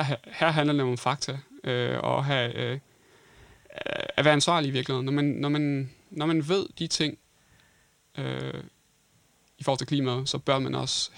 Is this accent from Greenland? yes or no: no; France; Jeg er jo franskmand